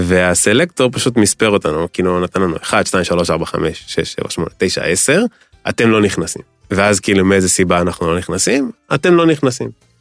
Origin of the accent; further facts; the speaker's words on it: Kfar Saba, Central District, Israel; born there; כן, פה, בכפר סבא.